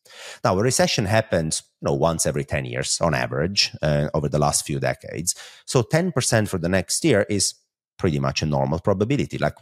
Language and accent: English; Italy; accent: Italian; English is a second language; So you have the pleasure to listen to my Italian accent for half an hour.